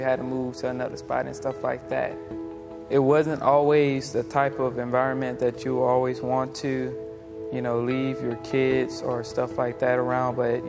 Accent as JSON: {"language": "English", "town": "Baton Rouge", "region": "Louisiana", "country": "United States", "tie": "born or raised there", "also_born_or_lived": "New Orleans", "said": "Hey, we was born in New Orleans. We was raised in Baton Rouge."}